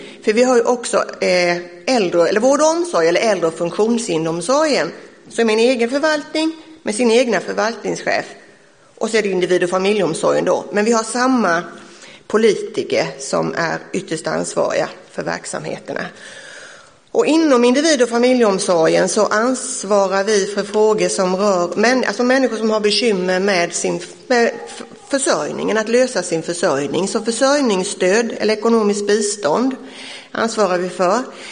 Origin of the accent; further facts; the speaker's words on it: Skillingaryd, Jönköping County, Sweden; also born or lived in Gothenburg; Jag är en sån här genuin, tror jag, Vaggeryds kommuninvånare. Jag är född i Åkers församling, mitten på 50-talet. Sen är jag uppväxt i Skillingaryd. Bodde i Göteborg några år under 70-talet där jag jobbade och läste på socialhögskolan. Sen flyttade jag tillbaka till kommunen.